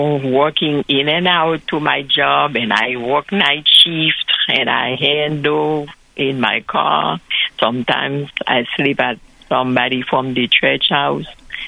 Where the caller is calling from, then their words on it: Atlanta, Georgia, United States; I'm calling you from Atlanta, Georgia.